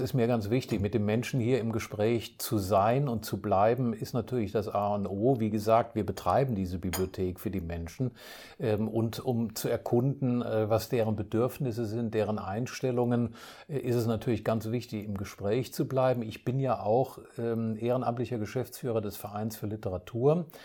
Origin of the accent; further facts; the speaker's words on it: Saarbrücken, Saarland, Germany; now in Duisburg, Germany; ich bin in Saarbrücken geboren und aufgewachsen, also in einer völlig anderen Gegend